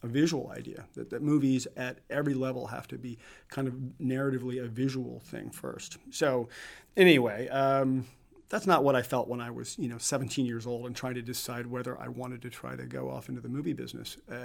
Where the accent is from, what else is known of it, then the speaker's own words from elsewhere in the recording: California, United States; I grew up in Northern California, but we were down here visiting.